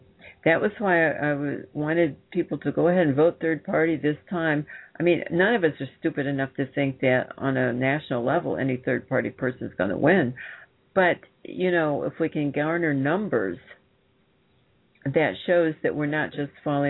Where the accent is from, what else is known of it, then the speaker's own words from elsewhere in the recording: United States; there's wonderful people in this country.